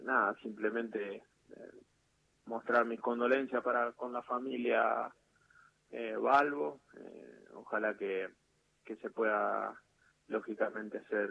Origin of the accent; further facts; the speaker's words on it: La Borde, Córdoba, Argentina; born there; En La Borde. La Borde, provincia de Córdoba, un pueblo al sureste de la provincia, de 6.000 habitantes más o menos. Y bueno, después cuando fui a hacer inferiores en Belgrano, ya mi familia se radicó en Carlos Paz